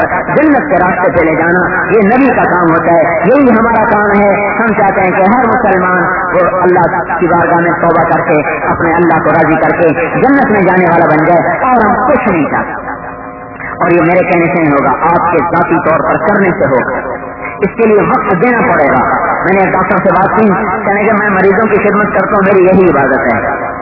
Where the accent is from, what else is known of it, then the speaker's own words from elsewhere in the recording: Punjab, Pakistan; ہمارا جو یہاں میرا گاؤں ہے وہاں سے قریب عبد الحکیم ایک چھوٹی سی چھاؤنی ہے